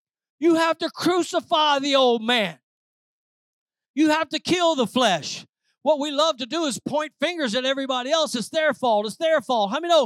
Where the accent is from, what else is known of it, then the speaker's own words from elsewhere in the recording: Louisiana, United States; I'm a Cajun, a baby of 11. We expressed where everybody could tell. Down in Louisiana, everybody knows your expressions